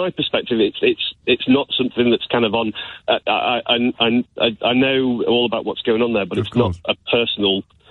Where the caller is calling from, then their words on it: Stockport, North West England, United Kingdom; I'm from Reddish in Stockport, actually.